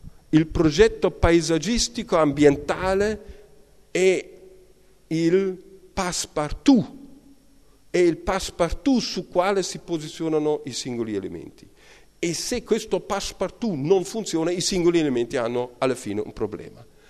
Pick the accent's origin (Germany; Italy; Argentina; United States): Germany; Italian is a second language; io da tedesco